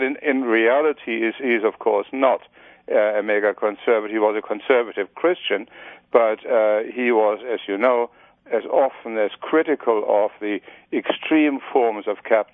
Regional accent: Germany; if you look at my home country, Germany, he's also appointed liberals to be cardinals.

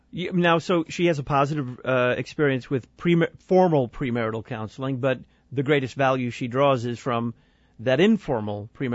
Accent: Texas, United States; I've never been quite sure about how to pronounce many words because I came from Texas. And in Texas, all language gets kind of flattened down.

